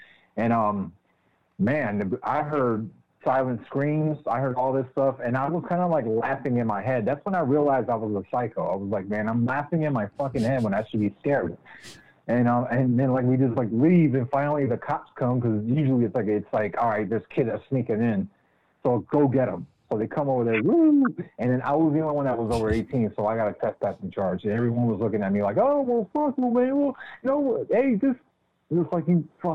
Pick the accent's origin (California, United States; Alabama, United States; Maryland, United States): Maryland, United States; being that I'm from Prince George's County. And, if anything, Glendale Hospital was kind of like our, haunted hotbed.